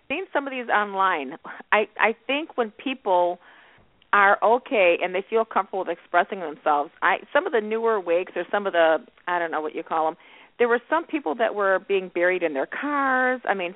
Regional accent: Ireland; We're Irish, man, and when we throw wakes, when we have parties, oh, my God, we are cracking up, we're laughing.

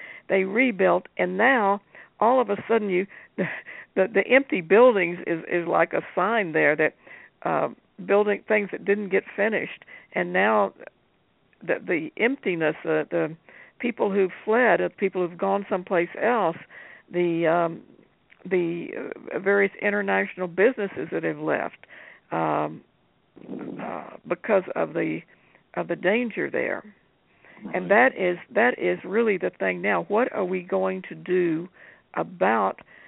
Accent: Texas, United States; I, being a Texan, hear more about it probably than you do.

